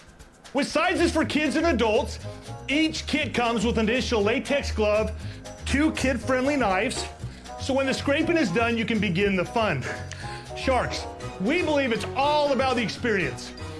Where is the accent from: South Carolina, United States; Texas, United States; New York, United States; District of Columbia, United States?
Texas, United States; Dallas; I'm from the Big D of Texas, that's right, Dallas.